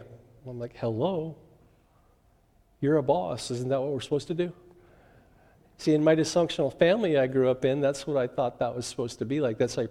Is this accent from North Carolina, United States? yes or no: no; Oregon, United States; You know, where I grew up on the Oregon coast, you were a man, if you slept with a girl, you got in a fight and you got drunk.